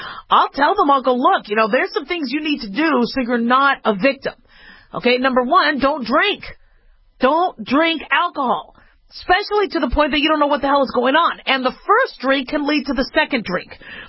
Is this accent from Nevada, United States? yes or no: yes; Las Vegas, Nevada, United States; growing up in Las Vegas, you had this place called, I think it was called the Shark Tank